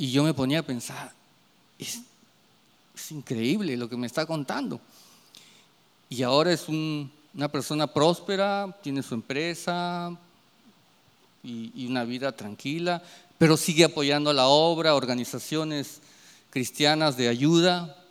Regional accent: Peru; cuando le digo, yo soy de Perú

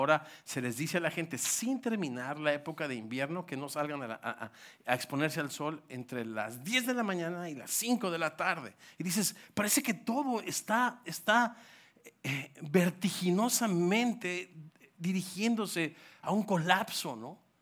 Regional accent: Mexico; Yo soy mexicano, como ustedes saben, nuestro país

